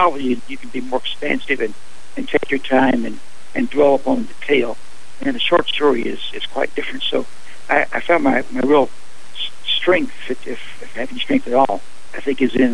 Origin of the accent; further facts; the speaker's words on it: Texas, United States; Well, I grew up actually in East Texas, and I grew up about 20 miles, a good part of my life, in Texas, 20 miles from the Louisiana border.